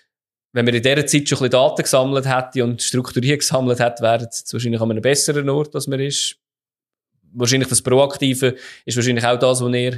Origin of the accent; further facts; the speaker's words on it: Switzerland; ich glaube, das ist nicht nur bei uns in der Schweiz so, aber wir sind noch prädestiniert dazu, weil wir auch ein bisschen ein zurückhaltendes Volk sind aus meiner Sicht.